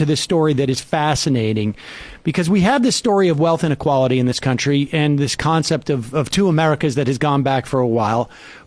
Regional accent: Worcester, Massachusetts, United States; I grew up in Worcester, Mass, which is almost like the opposite of this dynamic.

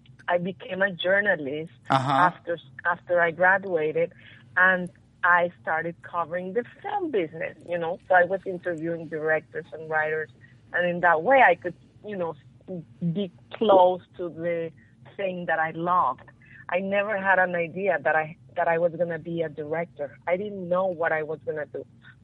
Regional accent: Guadalajara, Jalisco, Mexico; moved away; Look, I was raised in Guadalajara in Mexico.

